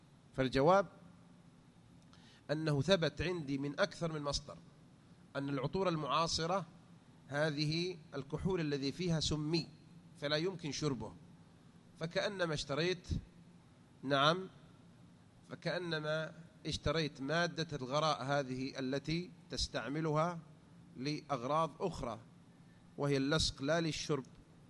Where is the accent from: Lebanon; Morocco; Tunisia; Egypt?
Morocco; انتشر مثلا عندنا في المغرب